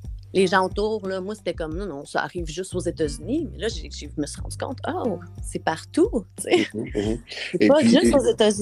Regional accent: Quebec, Canada; accent: Quebecois; on a été rabaissés pour notre accent québécois et on a voulu se le réapproprier.

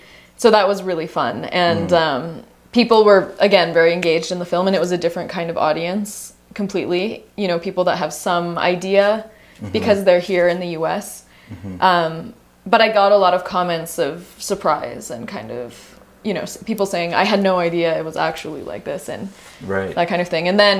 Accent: Patagonia, Arizona, United States; And I'm from Patagonia, but also my family is all of Chihuahua.

